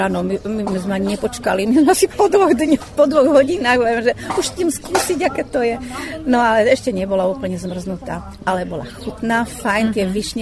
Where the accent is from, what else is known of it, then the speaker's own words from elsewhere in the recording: Banská Bystrica Region, Slovakia; Napríklad ja pochádzam z Horehronia, to je tá časť Banská Bystrica, Brezno a Hore.